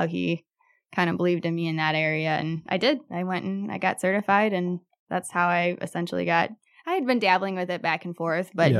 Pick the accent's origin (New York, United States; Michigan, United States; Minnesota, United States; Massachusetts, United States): Michigan, United States; now in Bridgman, United States; Well, I was born and raised in Michigan. I went to school at Michigan. Go Blue.